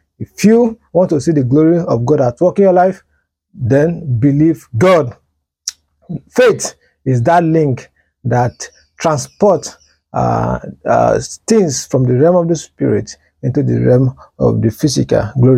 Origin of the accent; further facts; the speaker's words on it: Ondo, Nigeria; now in Lagos, Nigeria; I'm a preacher of God's Word. I'm from Ondo State. I base in Lagos.